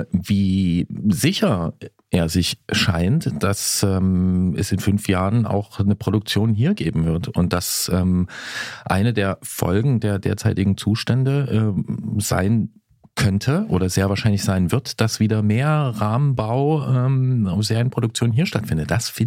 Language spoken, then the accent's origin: German; East Germany, Germany; Ich komme aber auch aus Ostdeutschland.